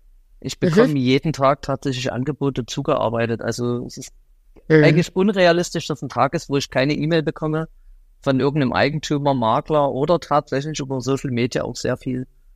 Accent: Bad Schandau, Saxony, Germany; born there; Und ich komme selber gebürtig aus Bad Schandau, wenn dir das was sagt. Das ist ja von Pirna in die sächsische Schweiz dann sozusagen.

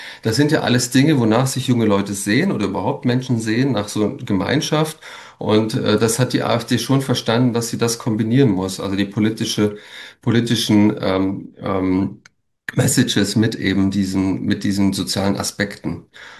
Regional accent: Saxony, Germany; accent: Saxon; ich musste mir meinen sächsischen Akzent auch hart abtrainieren. Das war, ne, manchmal kommt das auch ein bisschen als Klangfarbe noch durch.

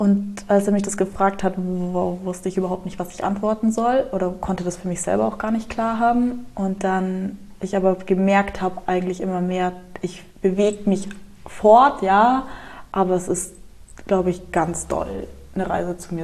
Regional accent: Germany; born there; Ich bin so privilegiert, in Deutschland geboren zu sein.

